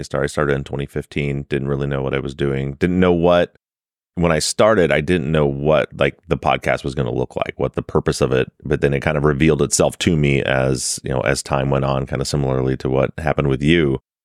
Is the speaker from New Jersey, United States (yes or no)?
no; Michigan, United States; especially we're both from Michigan. Here in Michigan